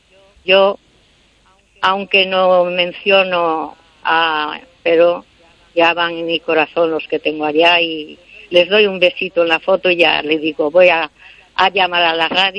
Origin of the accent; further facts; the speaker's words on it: Vigo, Galicia, Spain; also born or lived in Cangas; que está en Vigo porque es de Vigo y también fue de Cangas. Nací en Cangas, pero llevo muchos años de niña en Vigo.